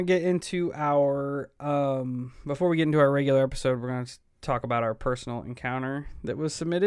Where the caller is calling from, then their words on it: Australia; I'm a listener from Down Under.